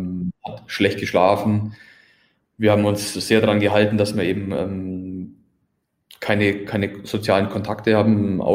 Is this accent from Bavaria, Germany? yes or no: yes; Füssen, Bavaria, Germany; Ich bin aus Füssen und liebe meine Heimat und bin auch wahnsinnig heimatverbunden und wollte auch nie wieder weg.